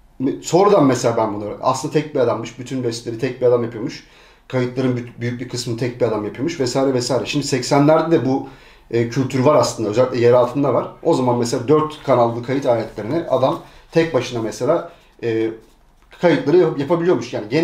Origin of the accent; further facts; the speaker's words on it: İzmit, Kocaeli, Turkey; Ben şimdi İstanbul değilim, İzmitliyim.